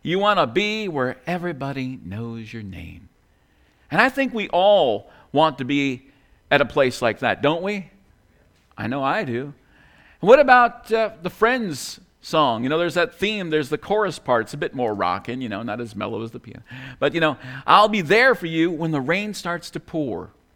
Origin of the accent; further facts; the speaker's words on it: New York, United States; Anyway, I grew up in New York and been to a lot of Yankee games, some Met games